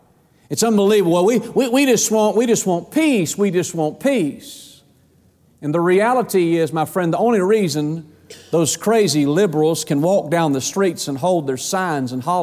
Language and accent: English; Georgia, United States; And so I'm from Georgia, and so I'm up kind of getting used to Tennesseans